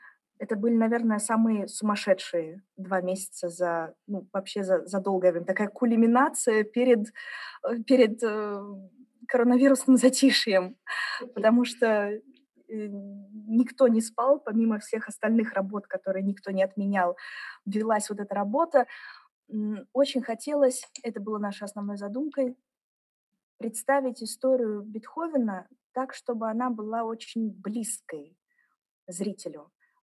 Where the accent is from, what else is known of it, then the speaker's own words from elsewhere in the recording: Germany; first language German; Russian is a second language; Дело в том, что я выросла в Германии, поэтому немецкий язык для меня родной.